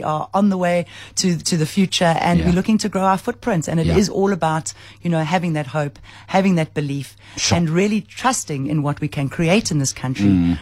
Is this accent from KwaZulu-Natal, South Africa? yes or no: yes; Durban, KwaZulu-Natal, South Africa; also born or lived in Pietermaritzburg; now in Johannesburg, South Africa; born and bred, schooled in Durban and went to university at KZN University.